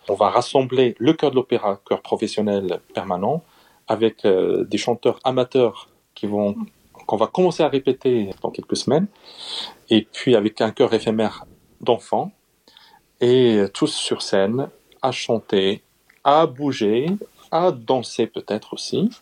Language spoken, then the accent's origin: French; Morocco; born there; Je suis né au Maroc.